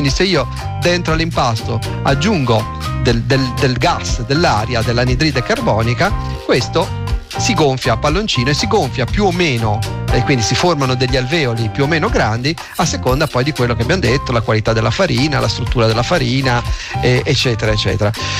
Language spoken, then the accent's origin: Italian; Liguria, Italy; normalmente da buon ligure, io mi limito molto nella preparazione, raramente ho fatto pane, sempre fatto focacce, perché nella mia regione si fanno le focacce